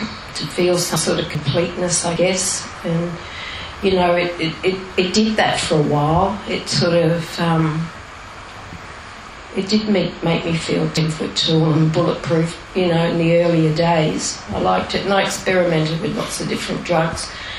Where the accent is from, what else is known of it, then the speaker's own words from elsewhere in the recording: Chichester, South East England, United Kingdom; I was born in England, and lived, you know, a nice life, really, quite privileged, and we lived in a little village near Chichester in West Sussex.